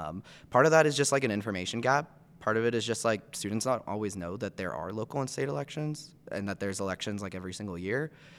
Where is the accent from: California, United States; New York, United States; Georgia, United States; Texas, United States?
Texas, United States; San Antonio; So I grew up in San Antonio, Texas.